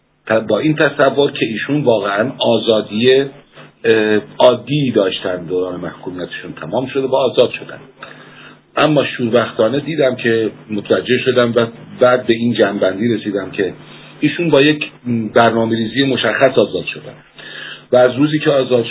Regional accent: Iran; به عنوان یک عرب ایرانی

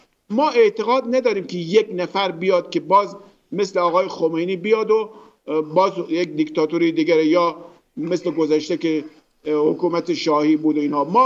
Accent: Iran; ما اقوام ایرانی هستیم، فارس، عرب، کرد، بلوچ، ترک، همه ما یکی هستیم

